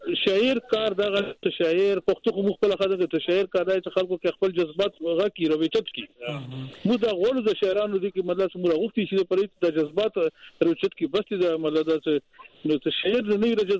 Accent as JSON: {"language": "Pashto", "country": "Pakistan", "said": "موږ د پاکستان یو"}